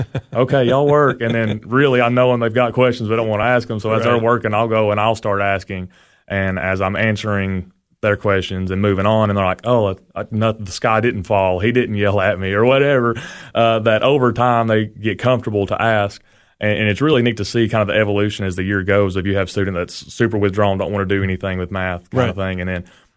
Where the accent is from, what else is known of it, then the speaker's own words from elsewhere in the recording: Monterey, California, United States; I did. I grew up in Monterey about a mile and a half from the high school my whole life. My parents still live there now.